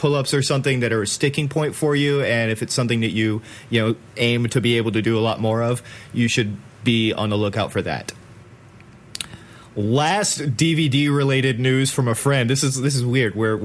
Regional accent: United States; I mean, I'm an American.

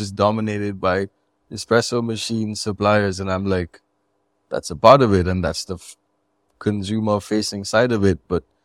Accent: India; just being an Indian coffee producer is like level or layer two to this.

